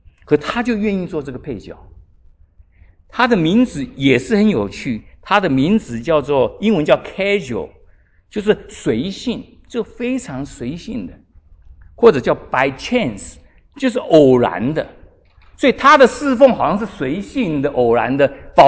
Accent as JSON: {"language": "Chinese", "country": "Taiwan", "tie": "born or raised there", "said": "救援投手在我在小时候在台湾的时候"}